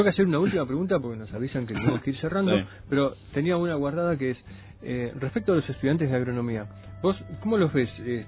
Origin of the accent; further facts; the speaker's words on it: Argentina; ¿Tenemos alguna ventaja o tenemos alguna cosa especial por ser argentino?